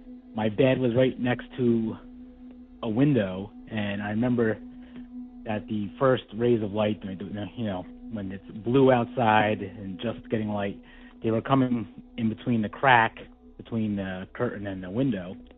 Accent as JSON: {"language": "English", "region": "New Jersey", "country": "United States", "said": "I'm from New Jersey."}